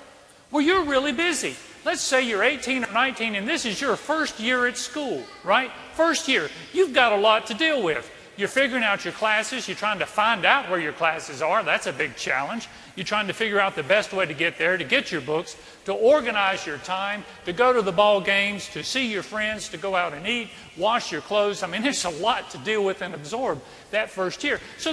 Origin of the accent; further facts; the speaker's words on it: Scotland, United Kingdom; I'm Scottish, and the idea of gambling just runs contrary to my Scottish nature.